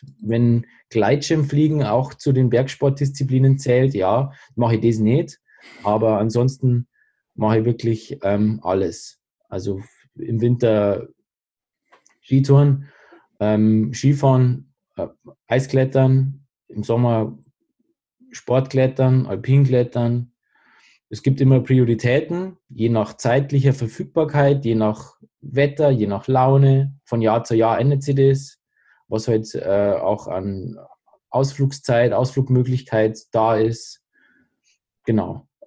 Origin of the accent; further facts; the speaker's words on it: Bavaria, Germany; Ich bin im Allgäu aufgewachsen. Meine Eltern haben sind mit mir ins Allgäu verpflanzt.